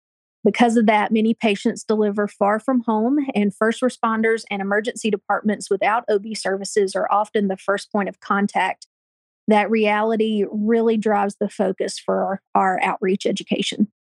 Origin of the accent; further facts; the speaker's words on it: Mississippi, United States; now in Chattanooga, United States; Well, I am a transplant from Mississippi. I moved to Chattanooga 21 years ago.